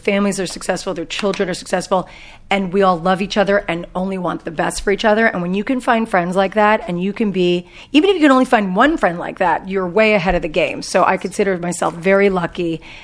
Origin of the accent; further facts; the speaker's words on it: New York, United States; also born or lived in Los Angeles; now in Orange County, United States; I came from New York, transplanted to LA, and dragged down to Orange County. That's how I think about my life.